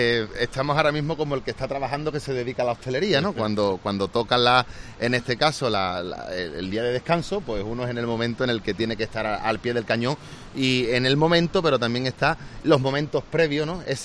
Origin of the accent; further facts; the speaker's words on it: Conil de la Frontera, Andalusia, Spain; porque yo sea de Conil, ¿no?